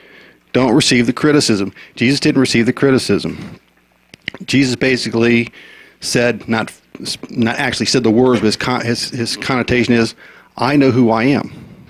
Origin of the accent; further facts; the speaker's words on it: Midwest, United States; For example, I grew up in the Midwest, and it snows from November till about March. We have icy streets.